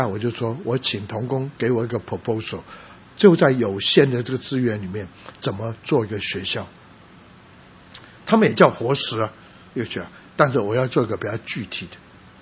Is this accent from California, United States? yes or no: yes; San Francisco, California, United States; 他不知道我是从旧金山来的